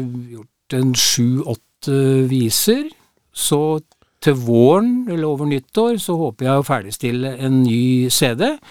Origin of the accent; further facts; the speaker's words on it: Kongsberg, Buskerud, Norway; blant annet fra Kongsberg hjembyen min og noen andre.